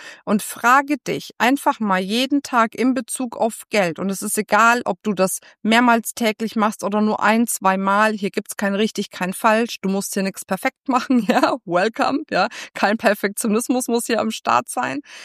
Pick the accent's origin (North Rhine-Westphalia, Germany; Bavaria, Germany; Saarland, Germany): Bavaria, Germany; ich komme aus dem Frankenland, da sagt man nicht eine Sache aussuchen oder so, sondern da sagt man ein was aussuchen.